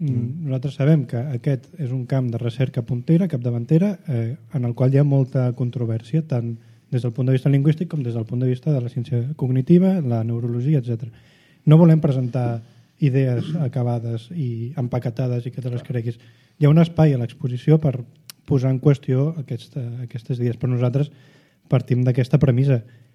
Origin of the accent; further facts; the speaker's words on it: Badalona, Catalonia, Spain; Jo soc de Badalona.